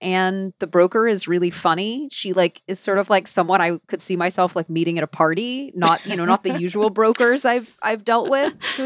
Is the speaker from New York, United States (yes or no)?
yes; New York City, New York, United States; but as a New Yorker, I feel like there are a lot of things that I'm just uninformed about.